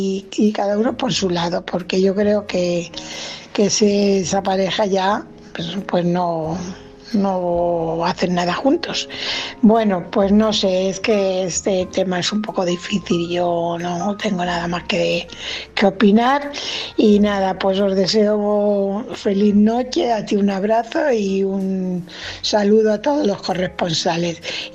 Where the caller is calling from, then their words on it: Fuenlabrada, Community of Madrid, Spain; corresponsal de Fuenlabrada.